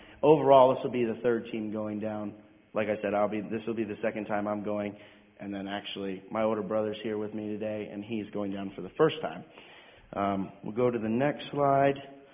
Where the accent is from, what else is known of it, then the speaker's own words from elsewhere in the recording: Ulysses, Pennsylvania, United States; I'm from Ulysses, PA, so not too far away.